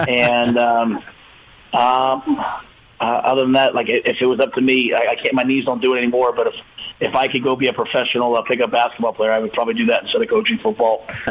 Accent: New York City, New York, United States; I grew up in New York City that I used to have a handle and a little bit of quickness, but it's all gone now.

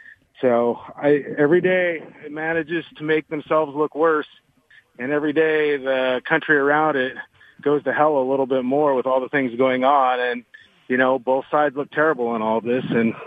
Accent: Montana, United States; growing up in Montana in a town of about, you know, 6,000-7,000 people, as a half Japanese kid, it's a little different

